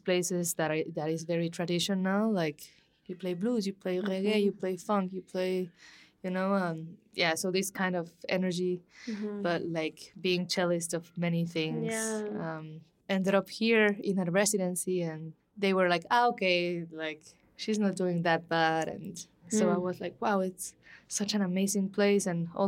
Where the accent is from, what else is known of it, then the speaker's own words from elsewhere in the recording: Guatemala City, Guatemala Department, Guatemala; I'm from Guatemala City as well.